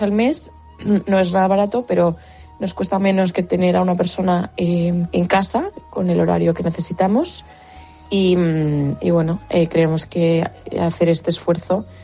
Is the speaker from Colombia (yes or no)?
no; Barcelona, Catalonia, Spain; now in Madrid, Spain; yo soy de Barcelona y vivimos los dos en Madrid por trabajo